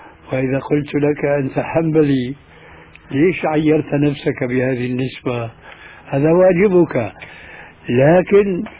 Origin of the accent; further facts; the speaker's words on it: Syria; كما يقولون أيضا عندنا في سوريا بساط أحمدي